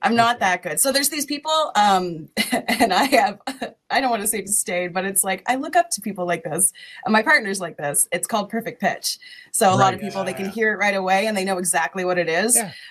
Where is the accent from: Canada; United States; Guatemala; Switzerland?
Canada; Pictou, Nova Scotia; East Coaster. I'm from Pictou, so pretty small.